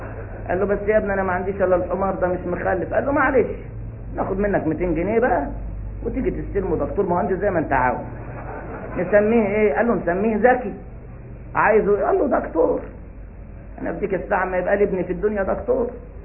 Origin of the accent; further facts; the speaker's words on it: Egypt; زنقه الستات المسكي عندنا في مصر حته زحمه قوي